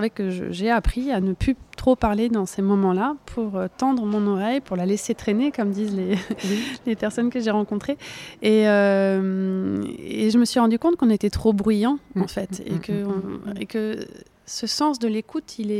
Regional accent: Bourgogne-Franche-Comté, France; de quand j'étais petite en Bourgogne ou en Savoie quand j'allais en vacances

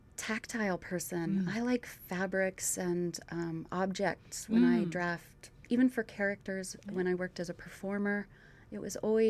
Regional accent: Wyoming, United States; I'm from Wyoming, and so there's a whole lot of nothing there.

